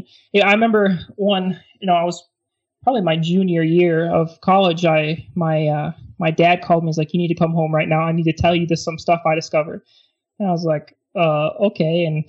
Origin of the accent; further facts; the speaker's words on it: Michigan, United States; And so I went down, you know, I'm from Michigan. So I went down into lower Michigan and got a degree in Bible and theology.